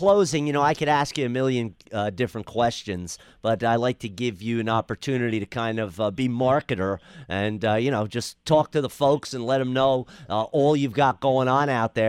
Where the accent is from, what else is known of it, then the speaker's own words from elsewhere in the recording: New York, United States; growing up outside of New York, living outside of Philly